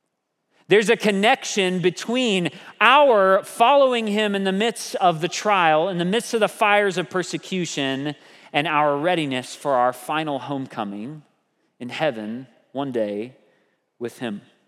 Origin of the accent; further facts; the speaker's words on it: United States; Maybe I'm just an American, so I'm a novelty to him.